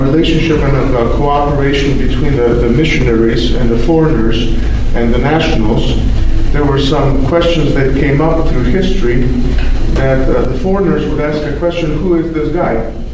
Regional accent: Slovenia; English is a second language; I grew up during communism in Slovenia, Yugoslavia at that time

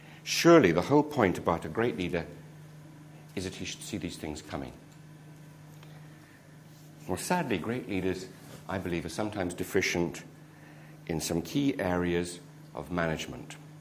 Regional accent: United Kingdom; I'm sorry, I'm British.

